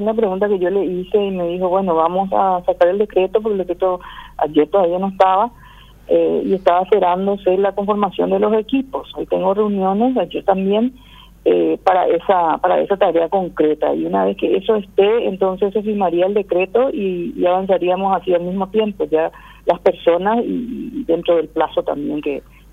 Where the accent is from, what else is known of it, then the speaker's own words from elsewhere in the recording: Paraguay; lo que queremos como paraguayos